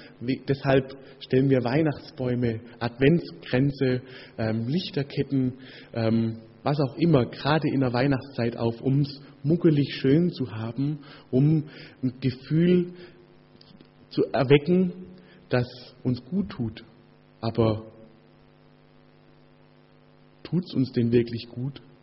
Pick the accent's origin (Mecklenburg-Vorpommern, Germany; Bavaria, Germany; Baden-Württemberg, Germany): Baden-Württemberg, Germany; der südliche Punkt meine Heimat, der Schwarzwald. Wir kriegen da übrigens erst Panik, wenn es über einen halben Meter Schnee geht.